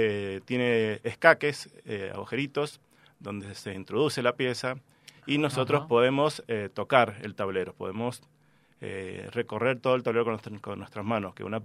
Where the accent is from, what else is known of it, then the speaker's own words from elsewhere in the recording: Mendoza, Argentina; Exactamente, soy el único de Mendoza.